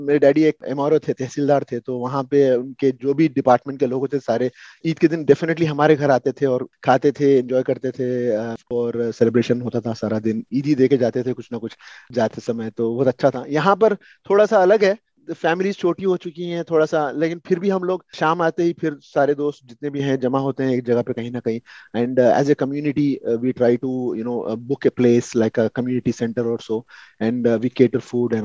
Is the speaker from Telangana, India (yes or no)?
yes; Hyderabad, Telangana, India; now in Australia; I am Sunni Muslim from India and मैं India से हैदराबाद से बिलोंग करता हूँ एक्चुअली, और ऑस्ट्रेलिया में मैं करीब 20 साल से रह चुका हूँ।